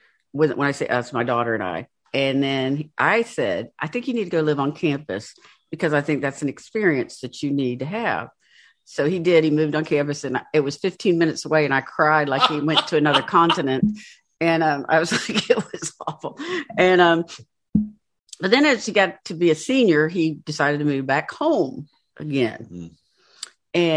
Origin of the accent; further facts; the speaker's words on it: the South, United States; But anyway, can you tell we're from the South?